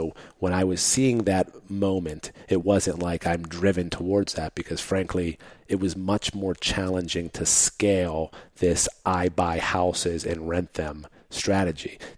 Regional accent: Mount Oliver, Pennsylvania, United States; Well, I grew up in Mount Oliver, which is a community right next door where we're at. That was where my mom's apartment was.

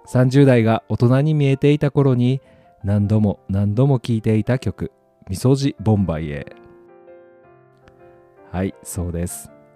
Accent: Kansai, Japan; now in Tokyo, Japan; 関西出身ですが、面白い関西弁が話せるわけでもなく、ラジオでおねえしゃべりをする勇気もなく、東京に暮らし出張多めの

